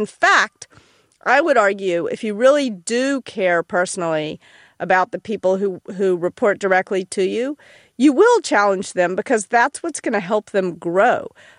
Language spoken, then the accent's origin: English; Memphis, Tennessee, United States; I'm from Memphis, by the way